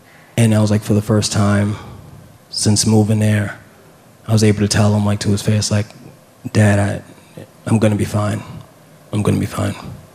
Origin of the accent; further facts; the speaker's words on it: New York, United States; I don't know if that's how you say it. I'm from New York.